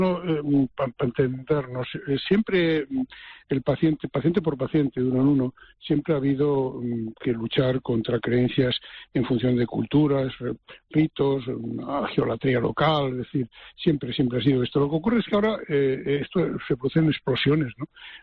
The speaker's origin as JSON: {"language": "Spanish", "town": "Aranjuez", "region": "Community of Madrid", "country": "Spain", "said": "No, ya estoy en mi tierra, yo vivo en Aranjuez"}